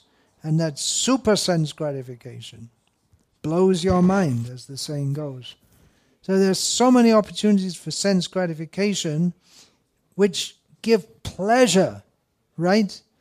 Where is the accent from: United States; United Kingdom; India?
United Kingdom; England; when I was growing up in England, we hadn't even heard of olive oil.